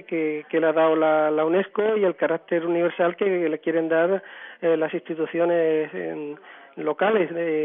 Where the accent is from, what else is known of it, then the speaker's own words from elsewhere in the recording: Córdoba, Andalusia, Spain; Nosotros somos de aquí, somos musulmanes españoles, cordobeses